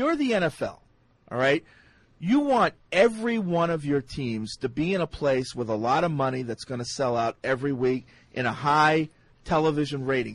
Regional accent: Scotland, United Kingdom; I am from Scotland, and I can tell you, I will not be supporting this team.

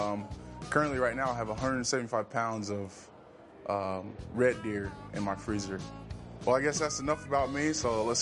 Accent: Odessa, Texas, United States; I'm from Odessa, Texas. I have two older brothers and a younger sister.

